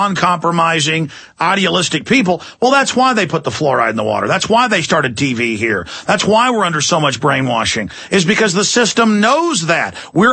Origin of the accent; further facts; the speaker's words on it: United States; Well, he also made the point about a love-hate relationship with Americans, and I have that as an American.